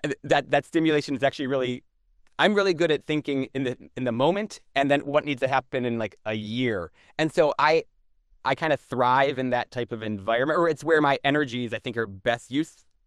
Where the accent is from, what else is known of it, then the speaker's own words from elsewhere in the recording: Midwest, United States; as a Midwesterner, Iowa is not my favorite primary state.